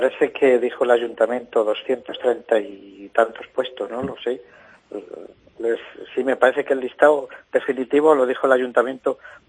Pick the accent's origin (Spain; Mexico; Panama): Spain; Zamora, Castile and León; y yo soy zamorano, que quiero que conste, Soy zamorano, además, defiendo mi ciudad, y bueno, estoy encantado de vivir en ella, en Zamora